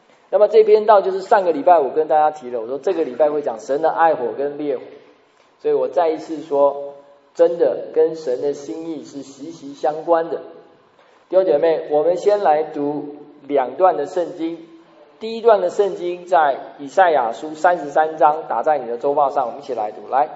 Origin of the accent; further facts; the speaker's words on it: Taiwan; 他就我们台湾话叫做皮皮臭啊